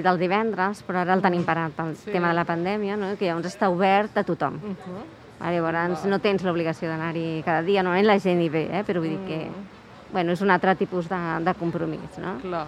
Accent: Barcelona, Catalonia, Spain; jo soc de Gràcia

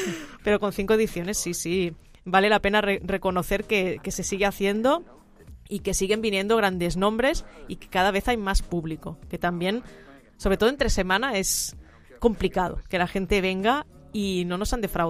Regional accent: Tordera, Catalonia, Spain; cuando tenía 9 añitos y me apunté en la radio de mi pueblo. Yo vivía en un pueblo que en esos momentos tenía 7.000 habitantes, no tenían casals o actividades extraescolares.

